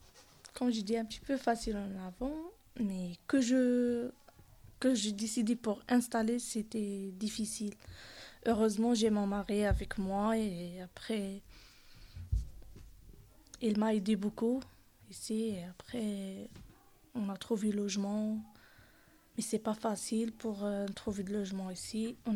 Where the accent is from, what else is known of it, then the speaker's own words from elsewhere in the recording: Algeria; now in France; moi, je suis venue de l'Algérie. Je suis algérienne. Et je suis venue par visa. Je suis rentrée en Espagne, après à la France.